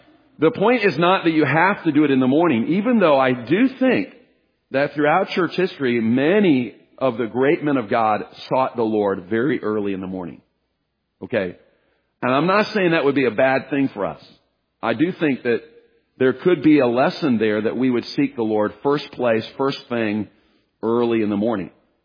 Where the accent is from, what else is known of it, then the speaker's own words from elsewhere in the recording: Kansas City, Missouri, United States; I understand that because I'm from Kansas City and my team's in there too.